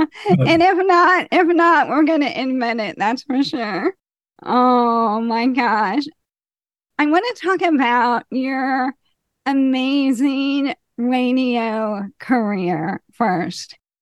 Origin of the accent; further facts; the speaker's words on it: Cincinnati, Ohio, United States; So he's been here in my hometown for a long time in the public eye.